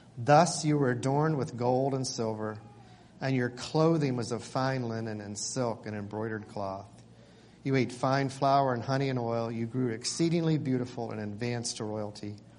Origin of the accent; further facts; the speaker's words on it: the South, United States; I grew up in the South, and you could either be naked in the South, or you could be naked.